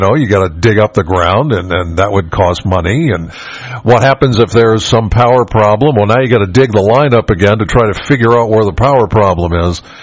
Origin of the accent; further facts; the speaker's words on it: Penns Valley, Pennsylvania, United States; Well, I'm from Penns Valley, so our studio is on Science Park Road.